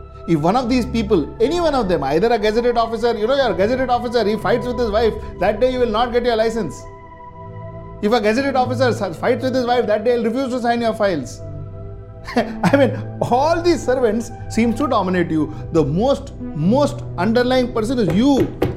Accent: India; which is probably the only power we hold as an Indian and part of this democracy.

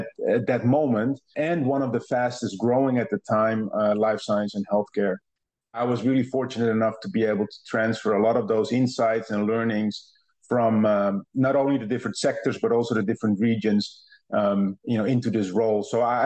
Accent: Netherlands; I'm originally Dutch, so I'm from the Netherlands, and that's also where I started my career with DHL.

